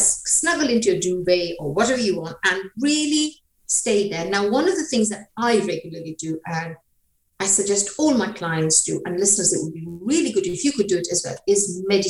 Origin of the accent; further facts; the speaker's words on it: India; You know, I'm an Indian, and I grew up in a Hindu household.